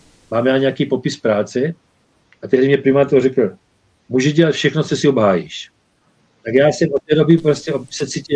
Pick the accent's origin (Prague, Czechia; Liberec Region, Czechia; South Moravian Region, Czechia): South Moravian Region, Czechia; Brno; also born or lived in Podivín; jinak původně já jsem se narodil na Jižní Moravě. A já jsem byl kojený vínem. Já pocházím z Podivína. Tam jsem mateřský mlíko ředilo vínem. Takže kousek od tam. Jinak od svých 5 let bydlím v Brně.